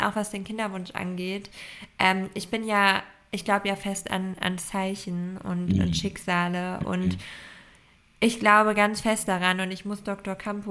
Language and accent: German; Lower Saxony, Germany; Bei uns in Ostfriesland